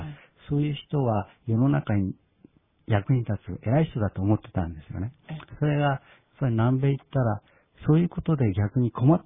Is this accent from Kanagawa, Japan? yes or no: no; Tokyo, Japan; 東京で生まれて育って